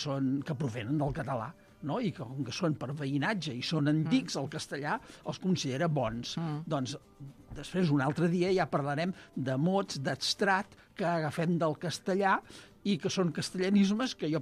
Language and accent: Catalan; Catalonia, Spain; cuic o cuit, que és com se deia quan jo era petit al Camp de Tarragona